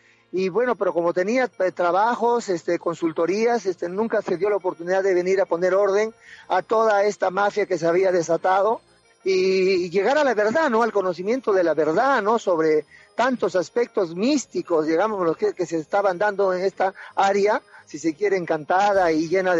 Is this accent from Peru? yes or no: yes; Peru; yo quiero decirte que como peruanos